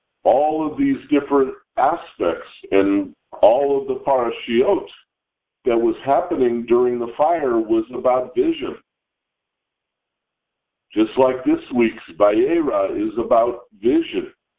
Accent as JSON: {"language": "English", "town": "Los Angeles", "region": "California", "country": "United States", "tie": "born or raised there", "said": "I was born in Los Angeles. I lived my whole life in Los Angeles."}